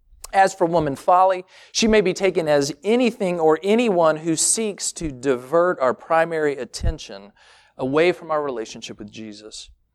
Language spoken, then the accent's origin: English; Tennessee, United States; I grew up in Tennessee, and there was some kind of rule where you could, at certain times of the year, you could buy fireworks, but you couldn't fire them off